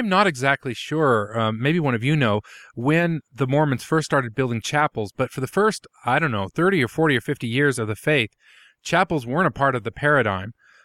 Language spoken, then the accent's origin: English; Roy, Utah, United States; The ward house that I grew up going to in Roy, Utah, my parents, my father especially, actually helped build.